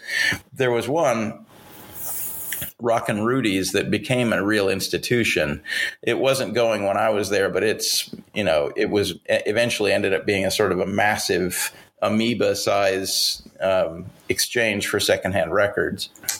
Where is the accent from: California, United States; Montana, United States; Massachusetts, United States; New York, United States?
Montana, United States; Missoula; I grew up in Montana, Missoula, Montana, which is a college town, so, you know, marginally more sophisticated than the rest of Montana, but still Montana.